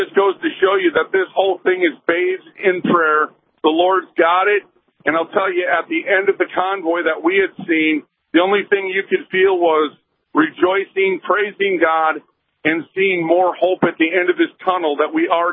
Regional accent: United States; I'm happy to say that I'm an American

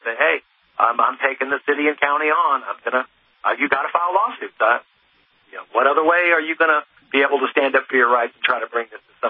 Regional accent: Alaska, United States; But I've been talking to people in my hometown in Alaska.

